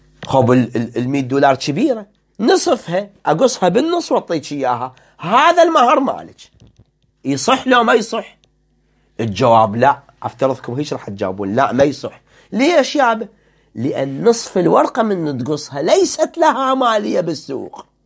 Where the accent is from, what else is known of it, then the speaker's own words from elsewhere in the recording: Iraq; الآن إحنا عندنا في العراق أقل عملة موجودة 250 دينار